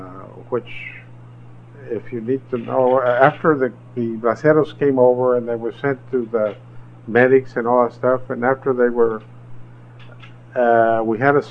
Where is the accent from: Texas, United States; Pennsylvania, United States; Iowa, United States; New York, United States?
Texas, United States; Mission; I was born there, and then we moved to Mission, and I was actually maybe 3 years old. And I was raised in Mission, went to the schools, graduated in 51 from Mission High School.